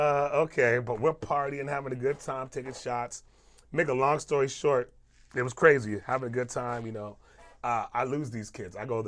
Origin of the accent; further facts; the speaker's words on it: Las Vegas, Nevada, United States; talk about how I'm from Vegas